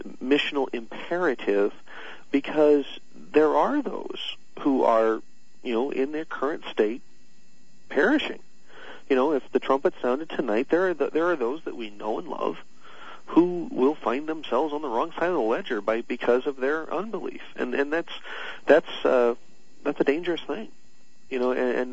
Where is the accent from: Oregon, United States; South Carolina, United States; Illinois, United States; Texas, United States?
Illinois, United States; Edwardsville; growing up in Edwardsville, you know, and having family still down there